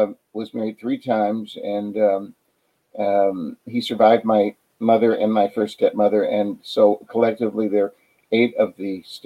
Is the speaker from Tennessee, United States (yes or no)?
yes; Paris, Tennessee, United States; I was born and raised in Paris, Tennessee.